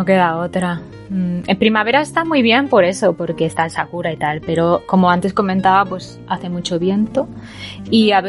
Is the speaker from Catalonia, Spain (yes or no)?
yes; Barcelona, Catalonia, Spain; Yo soy de Barcelona